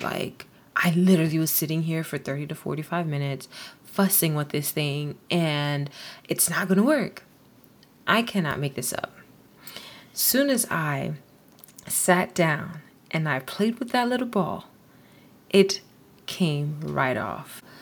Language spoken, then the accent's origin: English; Delaware, United States; also born or lived in Florida; I was born in Florida, and around fifth grade, I moved to Delaware, which is where I am now. And I grew up a Christian.